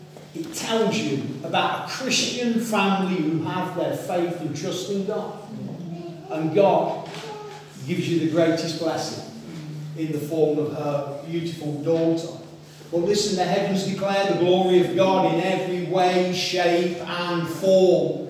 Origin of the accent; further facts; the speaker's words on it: England, United Kingdom; I'm not used to that, I'm from England, come on.